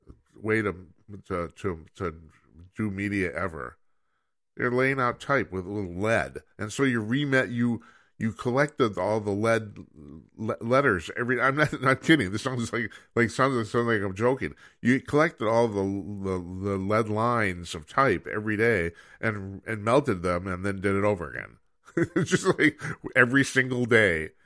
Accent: Red Wing, Minnesota, United States; Now, I grew up in Red Wing, Minnesota, and the interesting thing about Red Wing, Minnesota is that's where the National Editorial Association started.

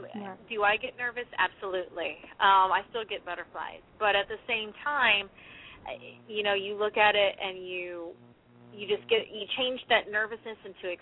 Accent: Germany; So I was raised in Europe, and I used to love Germany. We lived in Germany

